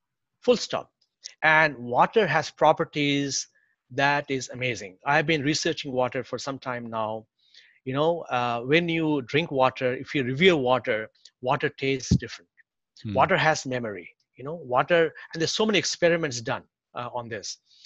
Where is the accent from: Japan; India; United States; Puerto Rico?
India; Like, I come from India originally.